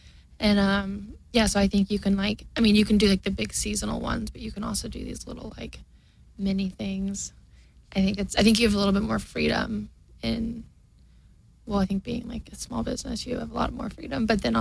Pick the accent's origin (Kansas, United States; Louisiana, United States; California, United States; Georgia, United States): Georgia, United States; growing up in Georgia, we grew up on a lot of land, kind of isolated with my, I have three other sisters.